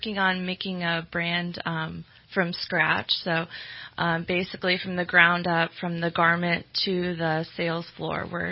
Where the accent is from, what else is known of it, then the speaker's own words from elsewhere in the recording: Melbourne, Florida, United States; I grew up in Florida, in Melbourne, actually, where, you know, kind of where NASA is, the same county.